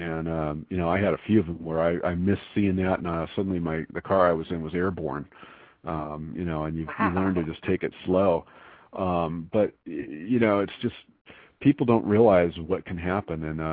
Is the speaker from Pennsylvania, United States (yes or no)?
no; Texas, United States; I was born in Texas. I'm coming back home.